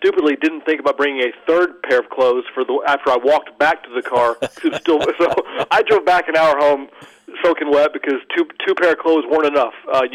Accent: Norman, Oklahoma, United States; Oklahoma, I grew up in Norman, the Sooners, they ran the wishbone

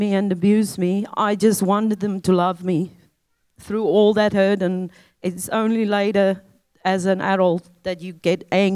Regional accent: South Africa; I grew up in South Africa.

